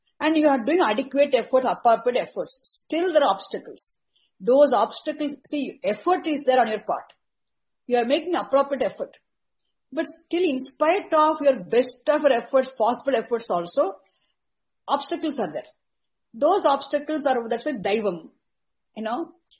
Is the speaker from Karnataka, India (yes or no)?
no; Tamil Nadu, India; Unfortunately, I grew up in South India, Tamil Nadu, I became a victim of Dravidian movements. So I could never learn Hindi. Though Sanskrit, my grandfather made me learn.